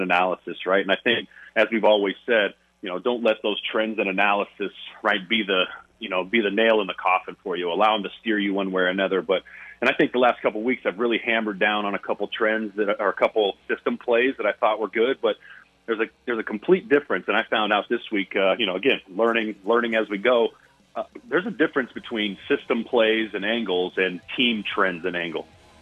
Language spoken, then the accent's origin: English; Las Vegas, Nevada, United States; I'm taking Texas San Antonio, UTSA, -21 against my hometown running Rebels.